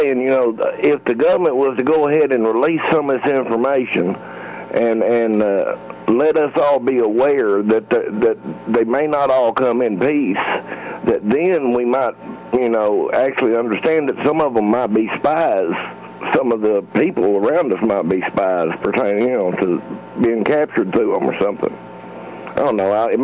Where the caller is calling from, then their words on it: Hayti, Missouri, United States; I'm from Hayti, Missouri.